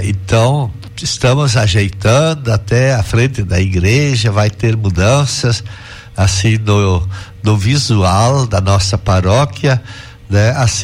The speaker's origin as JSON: {"language": "Portuguese", "town": "Saudades", "region": "Santa Catarina", "country": "Brazil", "tie": "born or raised there", "lives_now": "Palmitos, Brazil", "said": "Depois eu fui daqui de Palmitos para Saudades, a minha terra, lá fiquei 3 anos, pois 1 ano em São Carlos, pois 1 ano em Passo Fundo e Porto Alegre, e agora retornei ano passado para Palmitos."}